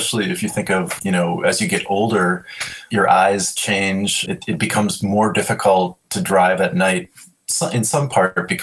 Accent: Minneapolis, Minnesota, United States; I grew up in Minneapolis, but the year I was born, my grandparents and parents built a cabin in the northern part of the state where we call it up north here.

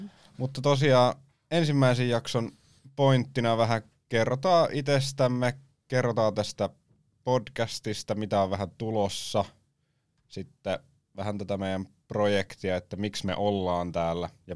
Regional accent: Uusimaa, Finland; itsekin aika pienestä tuolta Helsingistä päin.

